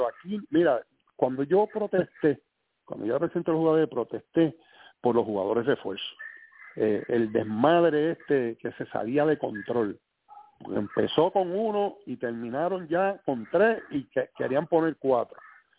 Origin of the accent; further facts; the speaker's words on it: Puerto Rico; La diferencia de nosotros como puertorriqueños era ver que nuestro equipo nacional, hecho de boricua, jugando aquí